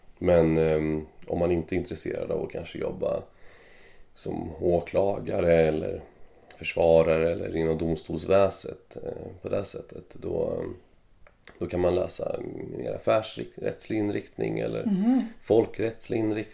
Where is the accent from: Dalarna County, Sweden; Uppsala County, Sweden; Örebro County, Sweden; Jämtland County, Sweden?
Örebro County, Sweden; Örebro; also born or lived in Lessebo; Nej, jag är faktiskt född i Lessebo, Småland. Men uppvuxen i Örebro, flyttade dit när jag var några månader bara.